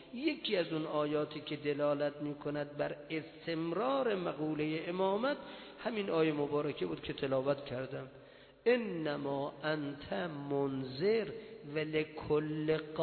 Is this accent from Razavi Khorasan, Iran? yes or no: yes; Mashhad, Razavi Khorasan, Iran; بودم مشهدی، خراسانی هستم، از مشهد الرضا.